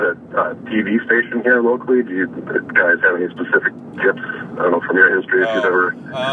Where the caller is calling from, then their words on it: Fargo, North Dakota, United States; from Fargo, North Dakota, coming at you.